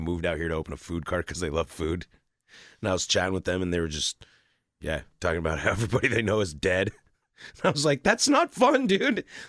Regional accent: Pacific Northwest, United States; I'm from the Northwest, dude. We're passive. We don't tell you to your face.

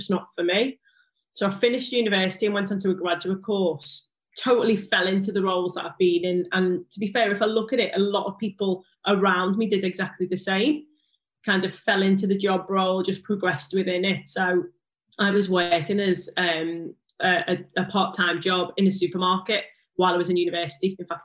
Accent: Liverpool, North West England, United Kingdom; accent: Scouse; I am a Scouser. I am from Liverpool. So it all started with me in Liverpool, went to, you know, local high school. I'm from a council estate in Liverpool.

